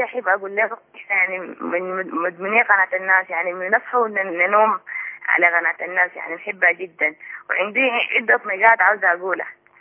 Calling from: Sudan; من السودان.

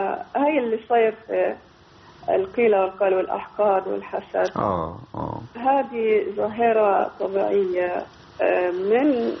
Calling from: United Arab Emirates; من الإمارات.

